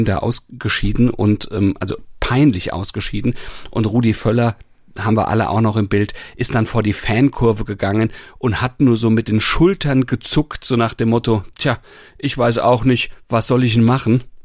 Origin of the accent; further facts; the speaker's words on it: Hanau, Hesse, Germany; Rudi Völler kommt aus Hanau, aus meiner Geburtsstadt.